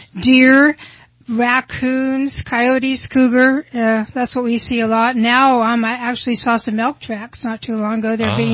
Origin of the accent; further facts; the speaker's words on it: Ukiah, California, United States; I grew up in Ukiah, California.